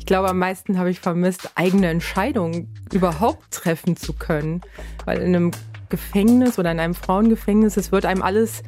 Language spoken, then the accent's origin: German; Hamburg, Germany; Ich bin Hamburgerin, genau.